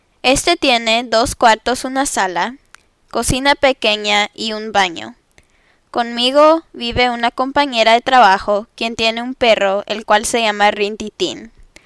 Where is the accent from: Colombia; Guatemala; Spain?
Guatemala; moved away as an adult; now in Honduras; Soy de Guatemala. Actualmente vivo en Honduras, en un pueblo cerca de la capital. Vine a trabajar a este lugar.